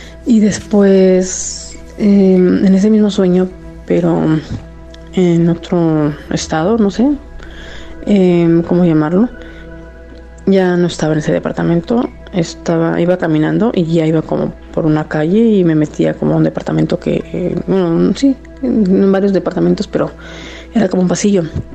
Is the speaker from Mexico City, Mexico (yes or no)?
yes; Mexico City, Mexico; now in Tehuacán, Mexico; Soy de la Ciudad de México, pero estoy radicando actualmente en Tehuacán, Puebla.